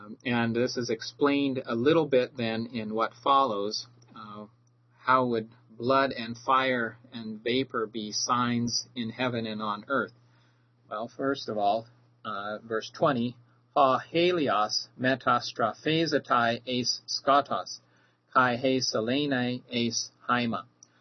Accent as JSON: {"language": "English", "region": "Midwest", "country": "United States", "tie": "born or raised there", "said": "growing up in the Midwest with Pentecost always coming in the spring, it was always a little bit lost on me what exactly this festival was celebrating."}